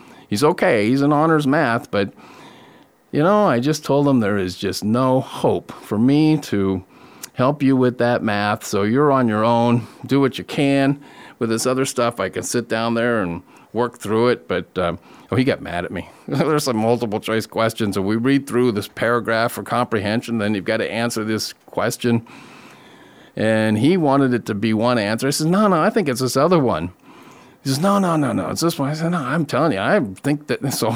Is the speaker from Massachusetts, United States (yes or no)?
no; California, United States; I thought I had a pretty good education growing up in California and going through education system in the 70s and the 80s.